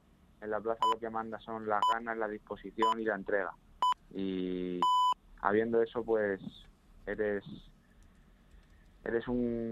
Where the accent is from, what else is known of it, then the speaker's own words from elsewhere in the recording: Pepino, Castilla-La Mancha, Spain; aquí yo soy de Pepino